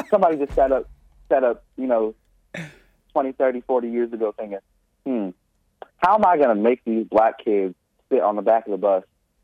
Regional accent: California, United States; I'm from California.

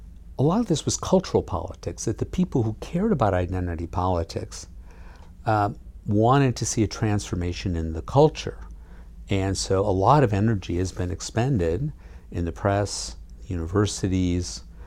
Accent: Michigan, United States; I grew up in Macomb County. There's a town called Warren.

